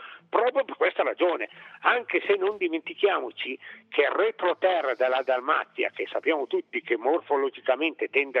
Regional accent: Trentino-Alto Adige, Italy; also born or lived in Lombardy; che vivo a Malosco, pur essendo lombardo di nascita sono d'adozione trentino praticamente da sempre

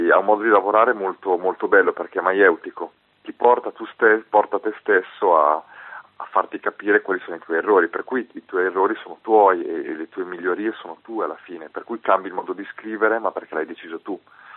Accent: Rimini, Emilia-Romagna, Italy; Io sono di Rimini, sì.

